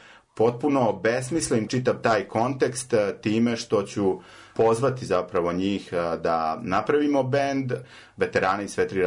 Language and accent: Serbian; Osječani, Republika Srpska, Bosnia & Herzegovina; ja sam išao u jedno selo pored Oboja gdje sam odrastao, u Osječane